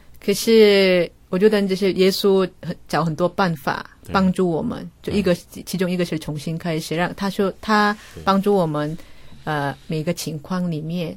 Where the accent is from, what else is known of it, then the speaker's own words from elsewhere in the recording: South Korea; Chinese is a second language; now in Taiwan; 我是台湾，我是韩国人，可是我在台湾